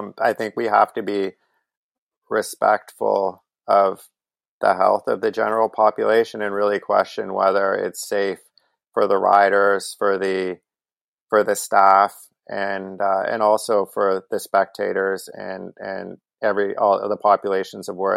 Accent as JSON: {"language": "English", "country": "Canada", "said": "Well, as a Canadian and as a fan of his"}